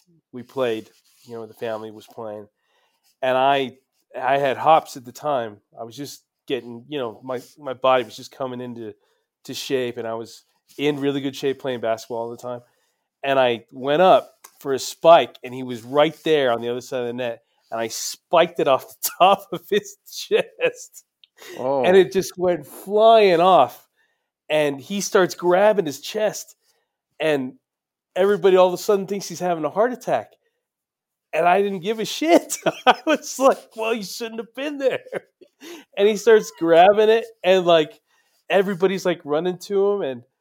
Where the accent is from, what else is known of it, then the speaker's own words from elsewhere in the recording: Liverpool, North West England, United Kingdom; he'd play the song from … because we're all from Liverpool, right? So we all love